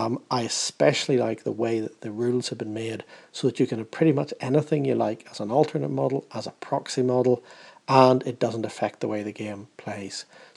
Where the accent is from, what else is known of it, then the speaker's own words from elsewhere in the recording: Belfast, Northern Ireland, United Kingdom; now in London, United Kingdom; I come from Belfast, but now living in London.